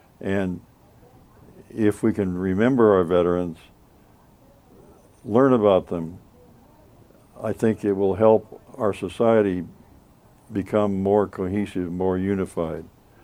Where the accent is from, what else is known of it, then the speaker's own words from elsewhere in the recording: LaSalle, Illinois, United States; I was from LaSalle, and we didn't know much about Chicago.